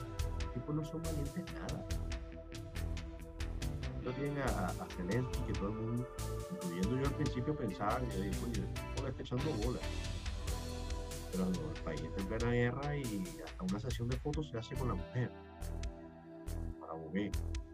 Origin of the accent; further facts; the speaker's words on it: Venezuela; moved away; Antes que todo eso, yo soy venezolano. Y evidentemente a mí me duele mi país.